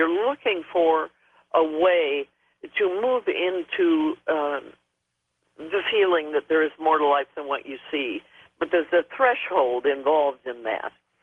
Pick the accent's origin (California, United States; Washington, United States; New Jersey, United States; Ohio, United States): Washington, United States; Seattle; born there; I was born in Seattle, so I know where.